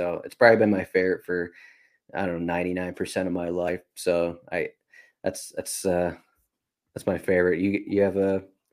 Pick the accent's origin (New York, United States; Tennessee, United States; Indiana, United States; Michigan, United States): Michigan, United States; So I grew up in Michigan.